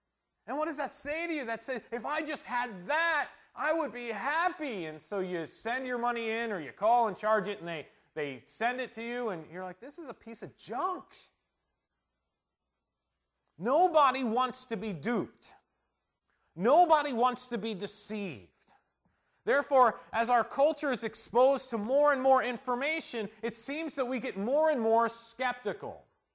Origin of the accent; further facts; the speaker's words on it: New Jersey, United States; also born or lived in Montana; I grew up in South Jersey, half, and Montana in the other half, but I grew up in both places in an Italian family.